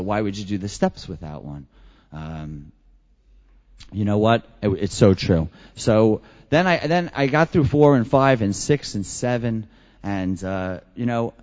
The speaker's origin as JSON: {"language": "English", "town": "Long Island", "region": "New York", "country": "United States", "tie": "born or raised there", "said": "And I ended up going to a meeting out on Long Island near my hometown, but not too close to my hometown."}